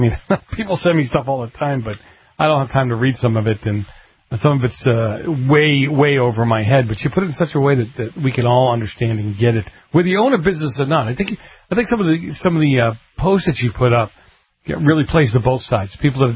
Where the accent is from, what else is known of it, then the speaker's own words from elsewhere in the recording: Boston, Massachusetts, United States; because I grew up in Boston with the mafia.